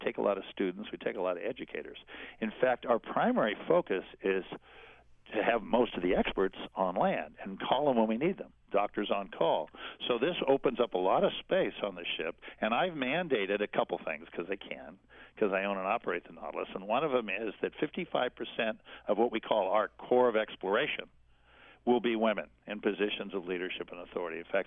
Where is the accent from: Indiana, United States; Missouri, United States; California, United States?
California, United States; San Diego; also born or lived in Los Angeles; But when I was growing up, I grew up in San Diego and then later Los Angeles.